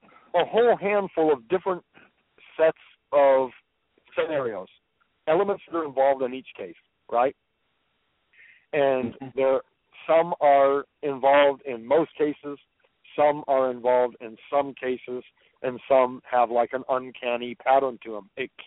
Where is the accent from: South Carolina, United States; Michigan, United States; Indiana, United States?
Michigan, United States; this Michigan case disturbs me greatly because I'm from Michigan. I got a lot of family and friends in Michigan